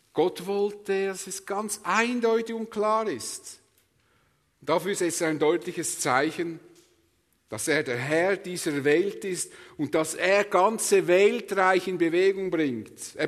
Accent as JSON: {"language": "German", "country": "Switzerland", "said": "So würden wir ja als Schweizer denken, mit unserem Hintergrund vom Bürgerrecht und so."}